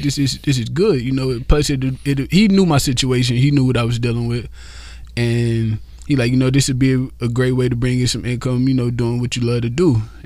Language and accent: English; Detroit, Michigan, United States; I'm from the east side of Detroit.